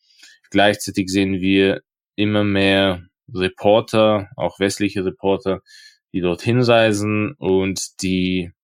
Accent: Innsbruck, Tyrol, Austria; also ich bin ja aus Innsbruck

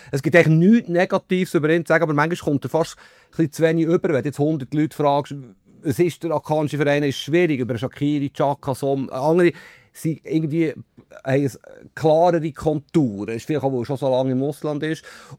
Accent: Switzerland; Ja, ich bin Schweizer, also ich bin jetzt ein wahnsinniger Patriot

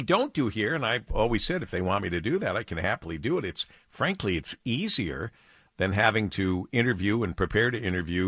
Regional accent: Monroe, Michigan, United States; I was working in New York, but I was born and raised in Monroe, Michigan, and I've never hidden that fact.

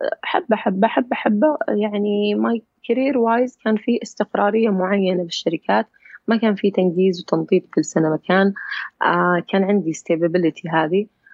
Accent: Saudi Arabia; فما كانوا يرفضون لأنها شركات سعودية، أنا بنت سعودية

